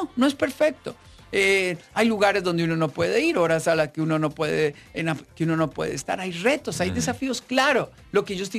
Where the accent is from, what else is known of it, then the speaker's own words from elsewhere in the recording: Cañas, Guanacaste, Costa Rica; Yo crecí en Cañas, en Guanacaste. Éramos 5 en un mismo cuarto